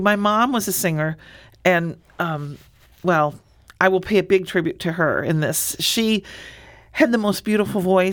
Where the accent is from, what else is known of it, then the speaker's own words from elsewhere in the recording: Springfield, Illinois, United States; born there; I was born in Springfield. My family is all from Southern Illinois, in Alexander and Jackson County, down, you know, a little north of Cairo.